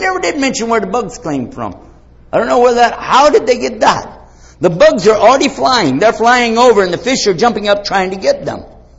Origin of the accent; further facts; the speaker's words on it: Texas, United States; I'm from Texas. Don't pull that stuff on me.